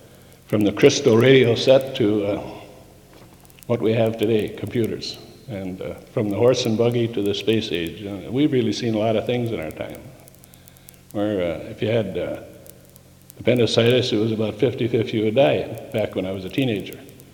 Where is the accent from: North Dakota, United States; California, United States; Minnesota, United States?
Minnesota, United States; Moorhead; Okay, I was born in Moorhead.